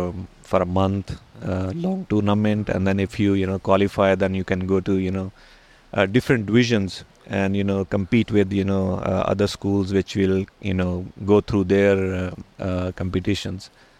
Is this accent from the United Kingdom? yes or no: no; Pakistan; moved away as an adult; now in Hong Kong; But I was quite young actually when I moved out from Pakistan and came to Hong Kong.